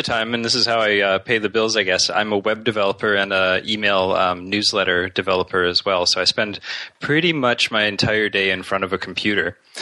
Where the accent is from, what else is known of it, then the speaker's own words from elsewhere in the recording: Edmonton, Alberta, Canada; now in Toronto, Canada; I'm in Toronto. I'm originally from Edmonton, but I live in Toronto now. So not quite as much the Great White North as I used to be in, but it's still pretty cold up here.